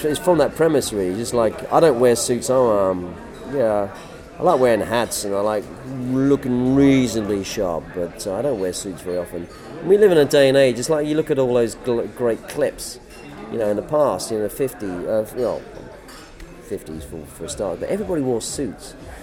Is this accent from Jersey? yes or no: yes; Jersey; leader of Jersey, where I come from, originally in Channel Islands.